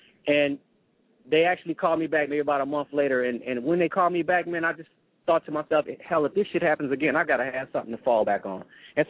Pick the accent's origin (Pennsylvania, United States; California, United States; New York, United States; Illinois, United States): Illinois, United States; Chicago; I'm originally from Chicago, man, born and raised in Chicago. My roots are from Mississippi, though.